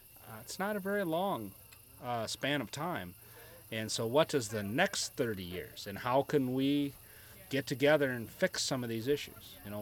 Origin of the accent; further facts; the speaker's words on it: Mississippi River, United States; all the things that I got to do growing up on the Mississippi River, and a way of life that's disappeared.